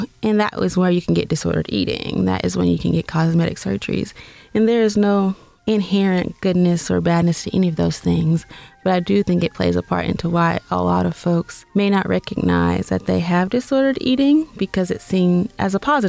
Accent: the South, United States; Like from when I was growing up in the South, I grew up with curvaceous women.

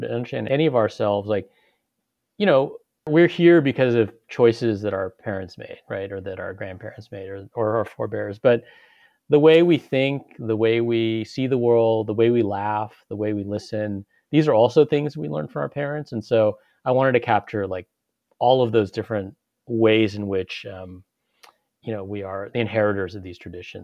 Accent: California, United States; also born or lived in Urbana-Champaign, United States; Because I was born there, but I grew up in California. I have no memories at all of Illinois.

